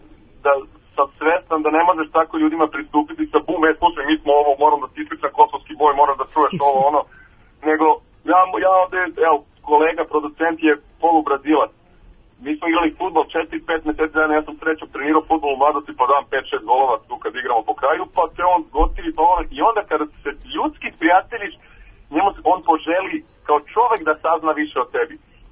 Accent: New Belgrade, Belgrade, Serbia; ja sam odrastao kada na Novom Beogradu nismo zaključavali vrata.

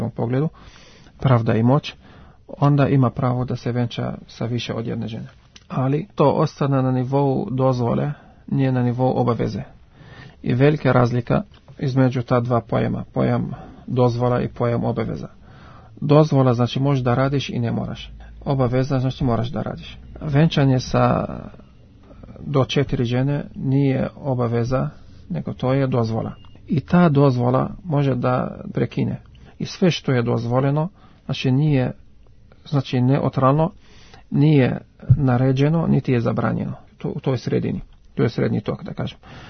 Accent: Lebanon; Serbian is a second language

